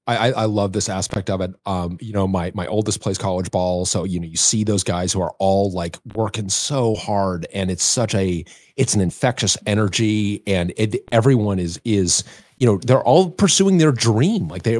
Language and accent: English; Denver, Colorado, United States; I mean, I grew up in the American West, obviously I grew up in Denver.